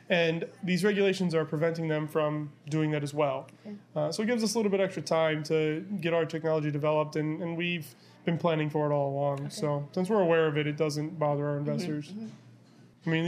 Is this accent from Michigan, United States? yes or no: yes; Portage, Michigan, United States; I am from Portage. Yeah. I went to Portage Central High School. And so I graduated here in 2006.